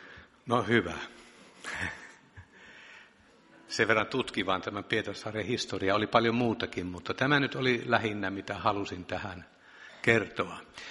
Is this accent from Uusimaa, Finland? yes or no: no; Tornio, Lapland, Finland; also born or lived in Salla; Olen Torniosta ja syntyisin Sallan Karhujärveltä Maaninka Kaarlon naapurikylästä.